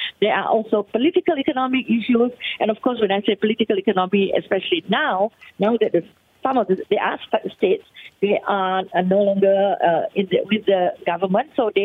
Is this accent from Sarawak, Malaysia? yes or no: yes; Sarawak, Malaysia; my own state, my favorite state, the state of Sarawak. I'm from Sarawak. Now everybody knows that the size, you know, the size of the state is really like it's the biggest state in Malaysia. In fact, it's bigger than Peninsula Malaysia.